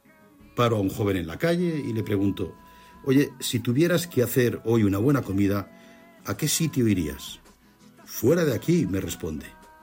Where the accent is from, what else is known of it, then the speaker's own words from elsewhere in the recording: Castilla-La Mancha, Spain; las que yo me como en el mes de agosto en mi tierra, que es La Mancha.